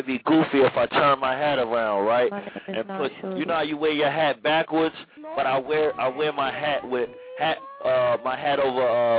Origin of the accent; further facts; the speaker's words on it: East Orange, New Jersey, United States; Man, I'm from South Harrison Street in East Orange. Like, what up?